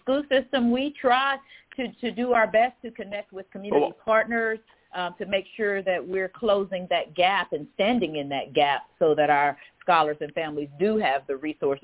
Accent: Salisbury, North Carolina, United States; moved away as an adult; also born or lived in Huntsville, Alabama; I'm actually from Salisbury, North Carolina. So, Jessica, you're not too far from my old stomping ground.

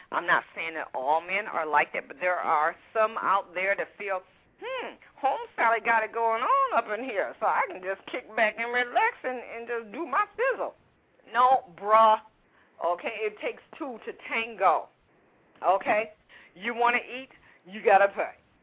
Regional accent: Chicago, Illinois, United States; born there; Thank you for bringing Chicago. I was born in Chicago. I was born in Cook County Hospital, baby, so bring it.

